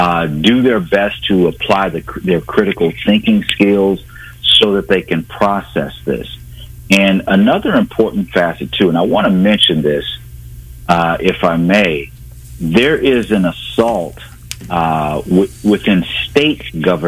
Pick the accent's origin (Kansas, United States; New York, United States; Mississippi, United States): Kansas, United States; Kansas City; You know, growing up in Kansas City, Kansas, where my neighborhood was once part of the Wyandot Nation, and how the Wyandot Nation was split.